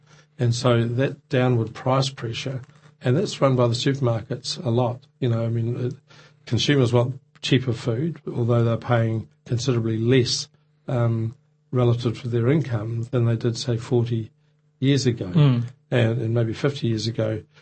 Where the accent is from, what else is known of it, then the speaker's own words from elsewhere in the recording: Blenheim, Marlborough, New Zealand; also born or lived in Otago; My family had moved from Otago. I was brought up in Blenheim from the age of four. We had a big section running down to a river.